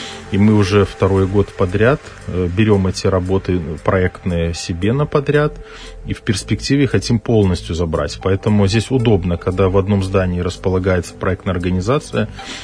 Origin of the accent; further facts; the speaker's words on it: Novobelitsa, Gomel Region, Belarus; Ну, я сам коренной новобельчанин, можно так сказать. Родился в Новобелице, работал долгое время в Новобелицком районе.